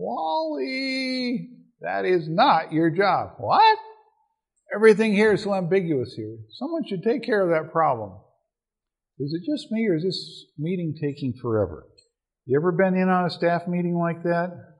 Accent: Minnesota, United States; Like I said, I'm from Minnesota.

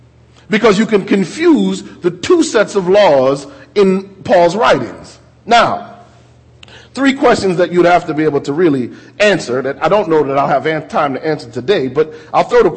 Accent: Connecticut, United States; I had this as a holiday growing up in Connecticut

